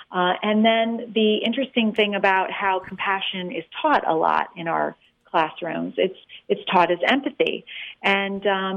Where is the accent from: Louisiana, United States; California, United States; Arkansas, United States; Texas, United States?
Arkansas, United States; born there; I was born in Arkansas, so it's really like coming home for me